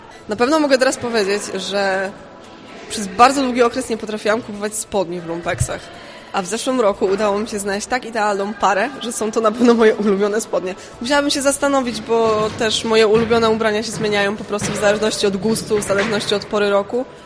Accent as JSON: {"language": "Polish", "town": "Wrocław", "region": "Lower Silesian Voivodeship", "country": "Poland", "said": "no ja jestem z Wrocławia"}